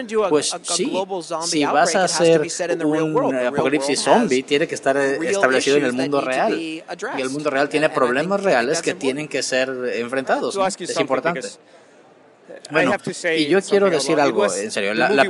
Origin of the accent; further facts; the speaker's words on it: United States; en mi país, en Estados Unidos, de América, no Estados Unidos mexicanos, ya sé que tenemos dos Estados Unidos distintos